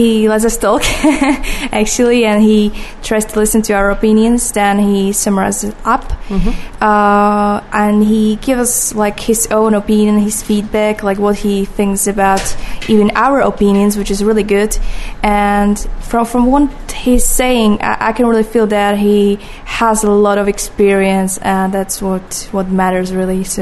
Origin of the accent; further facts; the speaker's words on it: Slovakia; I'm from Slovakia. I'm a filmmaker.